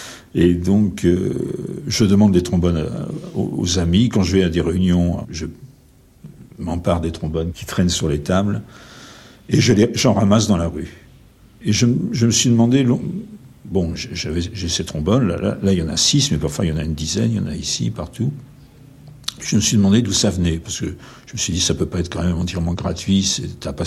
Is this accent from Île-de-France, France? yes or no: yes; Paris, Île-de-France, France; born there; alors que je suis né à Paris.